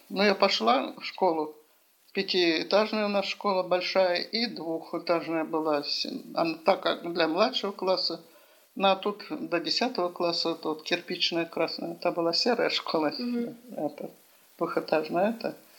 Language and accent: Russian; Streletsk, Saint Petersburg, Russia; born there; Родилась город Стрелецк, сейчас курортный район Санкт-Петербурга.